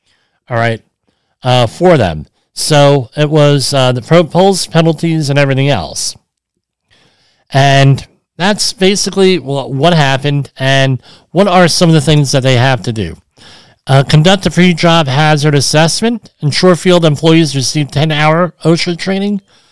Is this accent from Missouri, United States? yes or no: no; New Jersey, United States; I grew up in New Jersey. You have Northern New Jersey, which is distinctly New York.